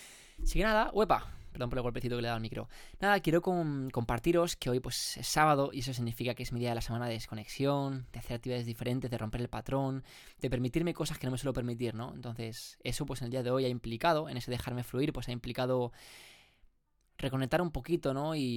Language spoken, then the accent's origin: Spanish; Barcelona, Catalonia, Spain; moved away as an adult; now in Canary Islands, Spain; decidí irme de casa de mis padres y me fui, ¿no? De la ciudad, me fui de Barcelona. Ahora estoy aquí de vuelta, pasando unos mesecitos, ahora en verano y demás, pero en breve me volveré a ir para Canarias, que es donde actualmente estoy viviendo